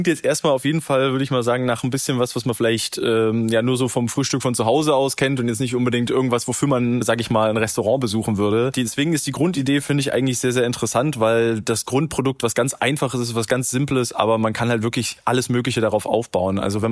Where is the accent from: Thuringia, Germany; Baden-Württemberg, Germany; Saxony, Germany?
Saxony, Germany; Leipzig; Ich bin der Koch-Küchenchef und Kaffeemanager hier in der Stullenfabrik. Ich komme aus Leipzig.